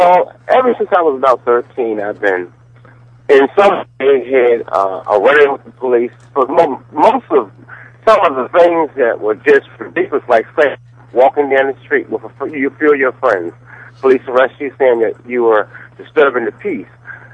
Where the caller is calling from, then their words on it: Baltimore, Maryland, United States; I'm calling from Baltimore.